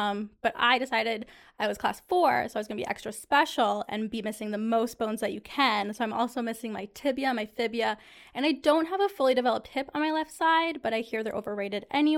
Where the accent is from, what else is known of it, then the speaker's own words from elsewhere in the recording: Michigan, United States; also born or lived in Wisconsin; I grew up right on the Wisconsin-Michigan border, so it's just like right there. I actually spent my first, up until like fourth grade, in Wisconsin, and then we moved to Michigan for a better school system.